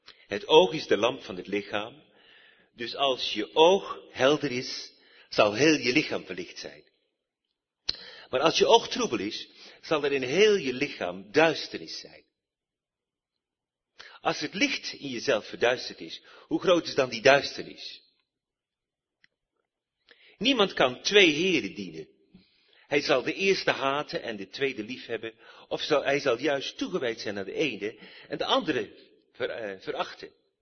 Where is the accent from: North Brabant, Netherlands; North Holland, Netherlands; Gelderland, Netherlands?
North Brabant, Netherlands; moved away as an adult; now in Belgium; ik ben afkomstig uit Noord-Brabant, dus Belgisch, Nederlands-Brabant, en woon inmiddels 35 jaar in Vlaanderen.